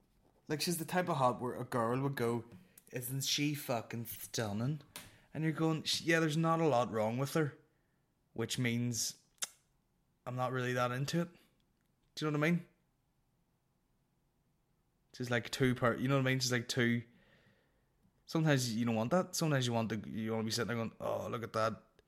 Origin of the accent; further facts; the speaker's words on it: Northern Ireland, United Kingdom; I'm just from Northern Ireland with a fucked up nose.